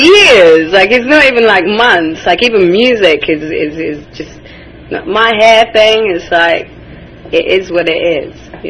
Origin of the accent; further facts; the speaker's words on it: England, United Kingdom; But, yeah, it's an interesting difference between growing up in England and my cousins growing up in California.